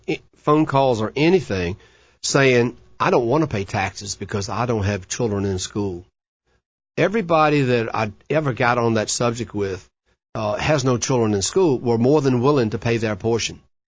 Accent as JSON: {"language": "English", "town": "Charlottesville", "region": "Virginia", "country": "United States", "tie": "born or raised there", "said": "I was born and raised here in Charlottesville, in the city. And I've lived in this area all of my life."}